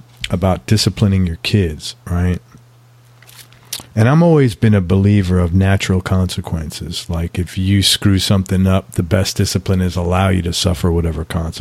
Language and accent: English; New York City, New York, United States; I'm from the Bronx.